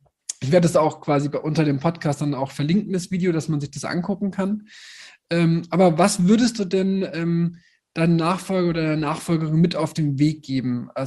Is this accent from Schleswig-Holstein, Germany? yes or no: no; Nuremberg, Bavaria, Germany; Also ich meine, ich kann leider nicht gut Fränkisch. Ich komme aus Nürnberg.